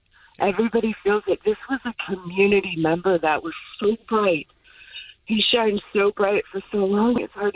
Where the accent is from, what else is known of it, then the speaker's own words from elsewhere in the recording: Huntington Beach, California, United States; You know, I'm 7 years older than Kobe, and I grew up around Huntington